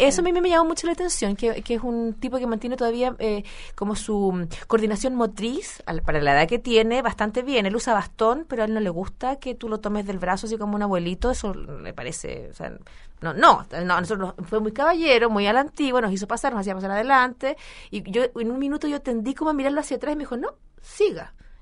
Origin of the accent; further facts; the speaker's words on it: Chillán, Ñuble, Chile; Le empezamos a hablar de Chillán, porque yo soy de Chillán